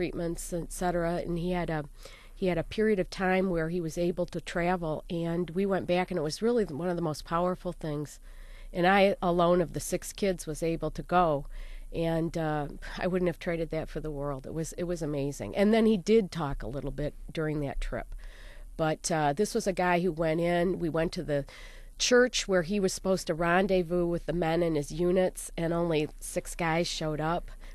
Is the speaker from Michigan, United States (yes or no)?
yes; Grand Rapids, Michigan, United States; And I grew up in Grand Rapids on the banks of the Grand River and had a great childhood